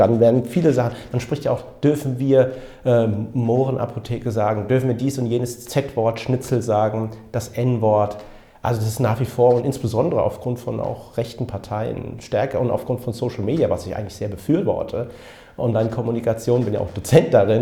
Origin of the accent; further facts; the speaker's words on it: Frankfurt, Hesse, Germany; ich bin gebürtiger Frankfurter mit pakistanischen Wurzeln